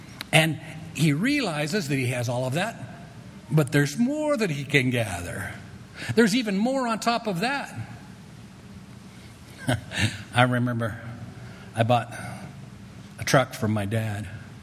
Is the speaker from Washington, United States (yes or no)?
no; Grand Junction, Colorado, United States; I grew up in Grand Junction. I don't know if you know that. What used to be a lot of orchards.